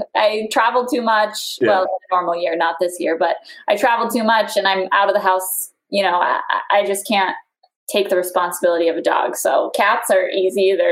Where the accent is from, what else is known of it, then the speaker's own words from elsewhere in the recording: Florida, United States; I grew up in Florida.